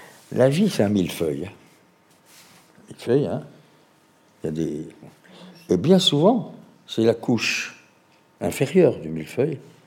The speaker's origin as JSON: {"language": "French", "town": "Montauban", "region": "Occitanie", "country": "France", "tie": "born there", "said": "Moi, je suis né à Montauban."}